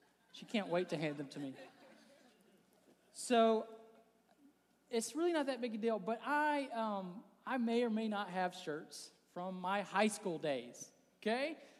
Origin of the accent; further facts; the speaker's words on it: the South, United States; And I grew up in the South, so I can't really relate to a white Christmas.